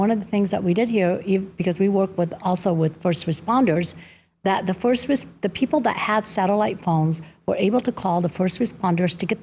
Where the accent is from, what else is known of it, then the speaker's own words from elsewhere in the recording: Nevada, United States; Well, my hometown is in Nevada, same thing.